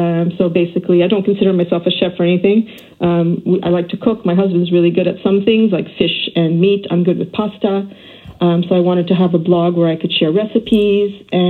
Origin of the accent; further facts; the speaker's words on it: Montreal, Quebec, Canada; in Montreal from an Italian family that immigrated from Italy in the 1950s. So I grew up trilingual, speaking English and French, because I'm from the French part of Canada.